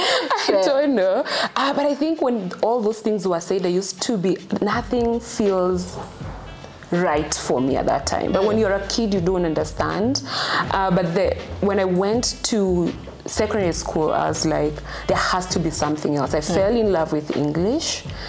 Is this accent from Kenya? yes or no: yes; Kenya; So I'm Kenyan, born and raised. I grew up in up country, what we call shags in Kenya. Just basically means you're not born and bred in Nairobi.